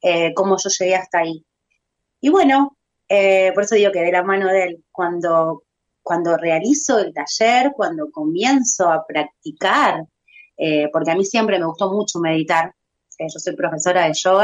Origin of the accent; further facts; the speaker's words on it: Bariloche, Río Negro, Argentina; somos de Bariloche, pero estuvimos en ese momento en Buenos Aires.